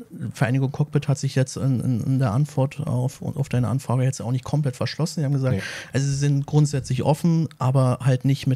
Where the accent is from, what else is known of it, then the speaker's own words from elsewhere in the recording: Berlin, Germany; Also, wir sind hier aus Berlin, wir sind selber Berliner.